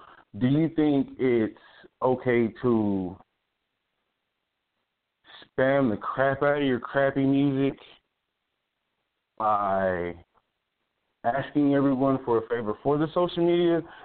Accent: Texas, United States; now in Oklahoma City, United States; I'm originally from Texas, in case y'all didn't know. I do live in Oklahoma City.

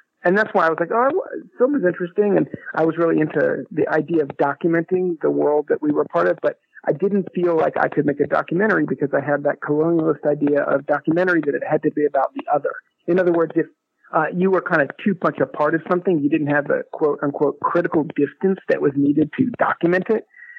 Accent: Chapel Hill, North Carolina, United States; I grew up in Chapel Hill, which is where I am now.

